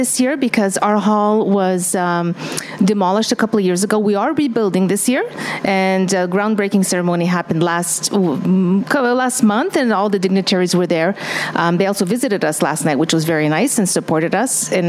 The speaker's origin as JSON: {"language": "English", "town": "Montreal", "region": "Quebec", "country": "Canada", "tie": "born or raised there", "lives_now": "Toronto, Canada", "said": "I was born and raised in Montreal, part of the Lithuanian community, very, very active there. It was difficult for me to move to Toronto, but we're glad we did."}